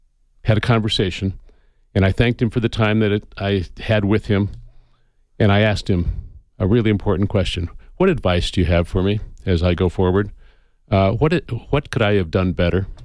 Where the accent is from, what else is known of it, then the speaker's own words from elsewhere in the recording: Phoenix, Arizona, United States; born there; I was born in Phoenix, Arizona. My mom was born in Bisbee. That makes me a second generation Arizonan. I went to school here at the University of Arizona.